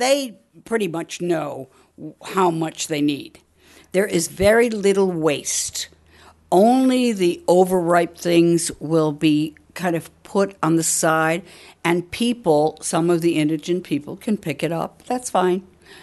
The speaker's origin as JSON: {"language": "English", "region": "Connecticut", "country": "United States", "said": "I'm actually from Connecticut."}